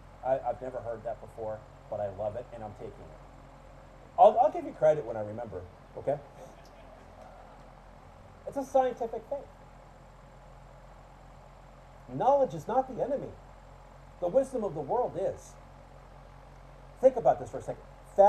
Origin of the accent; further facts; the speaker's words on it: Florida, United States; I'm from Florida. And there's a lot of things that grow in Florida naturally.